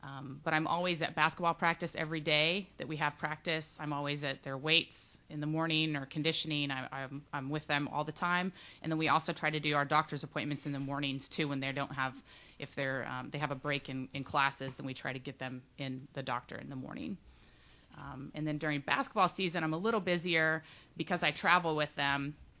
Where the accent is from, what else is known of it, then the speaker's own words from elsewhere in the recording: Hutchinson, Kansas, United States; I'm originally from Hutchinson, Kansas, which is a really small town in Kansas, and I've basically played sports all my life.